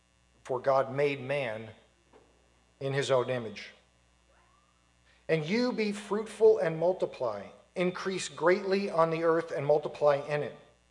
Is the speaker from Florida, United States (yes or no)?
yes; Florida, United States; also born or lived in North Carolina, United States; We are originally from Florida, have been in North Carolina for 6 years, thought we were going to retire there.